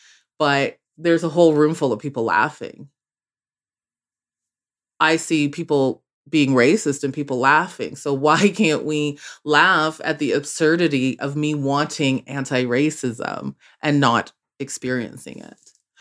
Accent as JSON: {"language": "English", "town": "Calgary", "region": "Alberta", "country": "Canada", "said": "You know, if you ask me where are you from and I say Calgary, why aren't you accepting that answer? First of all, I said Calgary."}